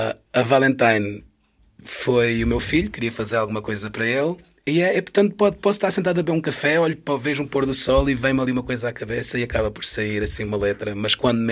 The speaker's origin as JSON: {"language": "Portuguese", "country": "Portugal", "said": "ah, sou de Portugal"}